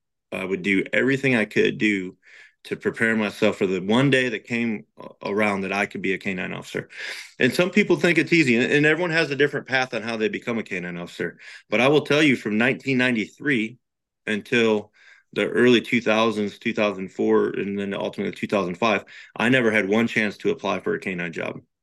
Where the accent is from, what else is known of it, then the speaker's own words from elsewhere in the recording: Hadley, Michigan, United States; Growing up in Hadley, Michigan, my county, my city, they didn't have working dogs.